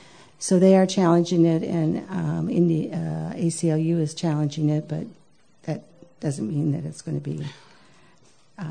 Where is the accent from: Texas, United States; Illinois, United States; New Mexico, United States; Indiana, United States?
Indiana, United States; I'm from Indiana